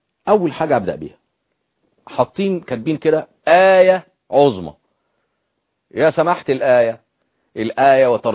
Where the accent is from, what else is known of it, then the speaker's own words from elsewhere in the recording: Egypt; عندنا في مصر